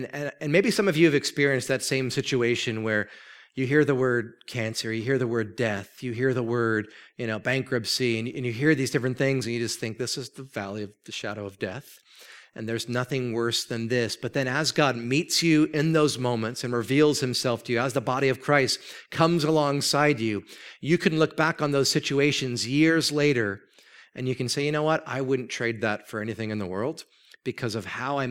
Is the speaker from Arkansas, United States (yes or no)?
no; New Jersey, United States; I was born in New Jersey, right? I was raised on milk and rudeness, right?